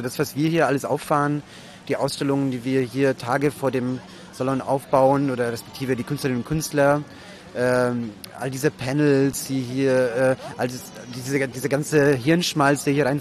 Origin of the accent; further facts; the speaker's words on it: Berlin, Germany; Ich komme zwar aus Berlin und respektive wohne da seit ein paar Jahren, aber selbst wir Berliner lieben das süddeutsche Helle